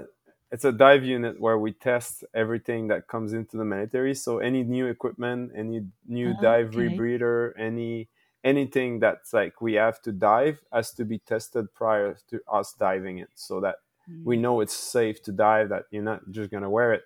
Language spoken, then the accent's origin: English; Quebec, Canada; now in Toronto, Canada; I'm from Quebec, live in Toronto.